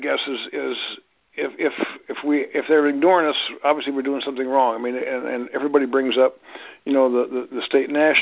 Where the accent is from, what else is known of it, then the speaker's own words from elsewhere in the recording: Michigan, United States; Well, we're from Michigan, and I've known Darlie for 4 years